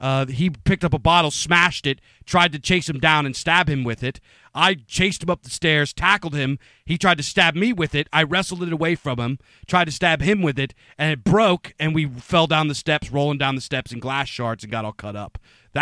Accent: Pennsylvania, United States; growing up in Pennsylvania, I'm a huge fan of microbrews, man.

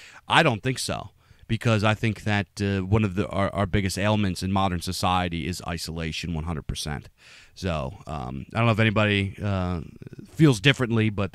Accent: Pennsylvania, United States; It was horrible here, especially like in my hometown, and you know, here in PA, we got absolutely smashed with it.

